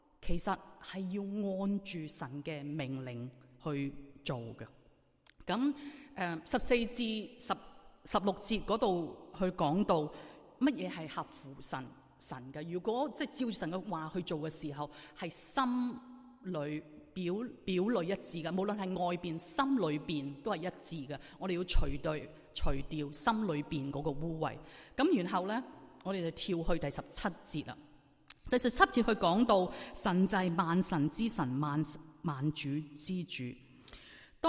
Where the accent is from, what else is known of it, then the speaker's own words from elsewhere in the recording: China; 有时我们中国人都会这么想，不同的，总之他就是鬼，他就是蛮夷